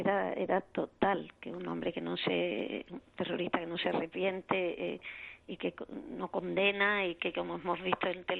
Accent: Spain

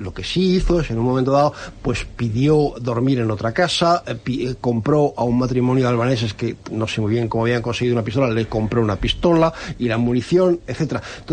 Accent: Brussels, Brussels-Capital Region, Belgium; yo conozco bien Molenbeek, me crié en Bruselas

